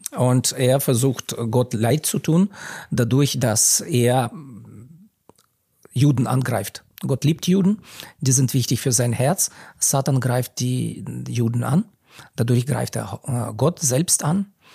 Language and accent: German; Kyiv, Ukraine; Ich bin in der Sowjetunion aufgewachsen, heutige Ukraine, in Kiew.